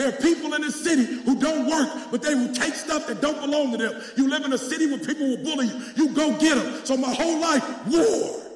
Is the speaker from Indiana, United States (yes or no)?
yes; Gary, Indiana, United States; also born or lived in Detroit / Chicago; I grew up in Detroit. I grew up in Gary, Indiana. I grew up in Chicago. Why? Because that's where my mother was.